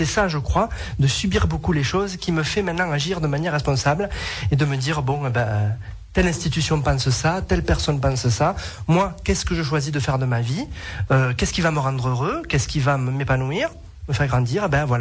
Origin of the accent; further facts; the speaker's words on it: Auvergne-Rhône-Alpes, France; Ça doit s'entendre, je suis du sud.